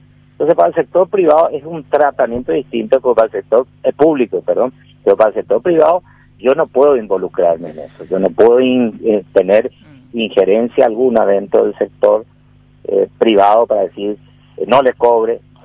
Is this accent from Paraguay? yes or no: yes; Paraguay; como paraguayo